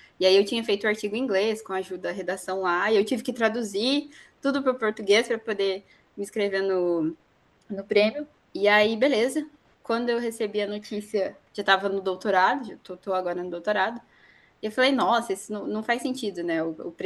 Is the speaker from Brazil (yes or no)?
yes; Paraná, Brazil; eu sou do sul do Paraná, eu cresci vendo araucária